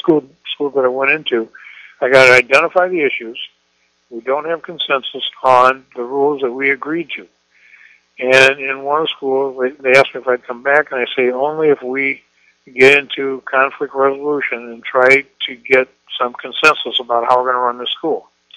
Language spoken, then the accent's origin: English; Iowa, United States; When they revived me, because I'm from Iowa, and I'm thinking pennies, $9.99.